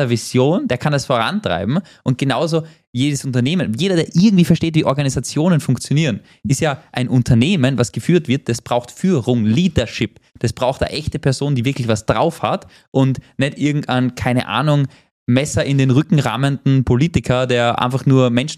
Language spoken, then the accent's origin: German; Austria; ich als Österreicher, ich bin ja so aufgewachsen